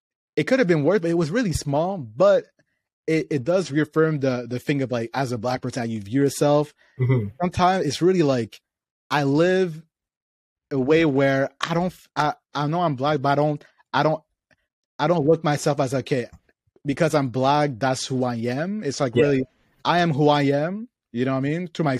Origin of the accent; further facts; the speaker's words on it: Ottawa, Ontario, Canada; I'm from Ottawa, so I went to, like, this school there in high school, and I went to this school in primary school.